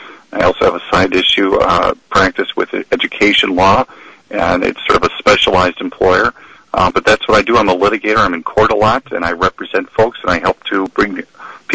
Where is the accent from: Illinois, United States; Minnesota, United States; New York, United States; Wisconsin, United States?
Wisconsin, United States; I graduated from Hamlin Law, and I'm originally from Wisconsin.